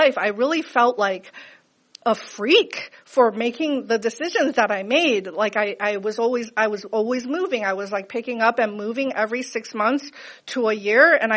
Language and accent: English; California, United States; I might end up having to write another book, about growing up in the Silicon Valley